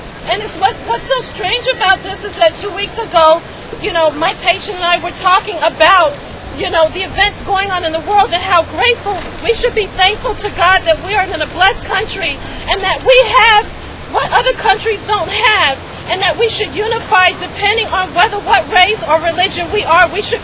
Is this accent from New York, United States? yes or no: yes; New York, United States; I'm from New York, and I worked at the World Trade Center.